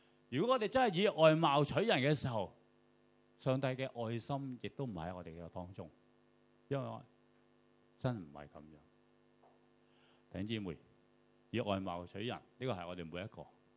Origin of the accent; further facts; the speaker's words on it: Hong Kong; 我哋香港人哋指責我哋咧